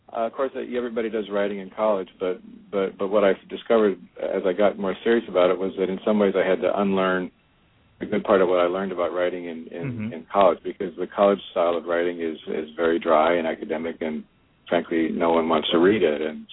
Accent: Wyoming, United States; I was born in Wyoming. But I was born and grew up in the West and had a fairly typical, at least on the surface, kind of middle-class upbringing.

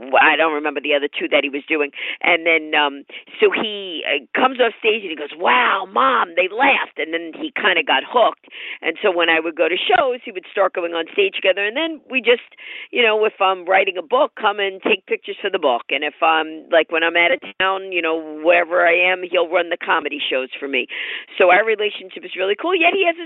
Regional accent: New York, United States; Well, I mean, my brain, I'm a New Yorker. So first of all, just that in itself, I talk fast.

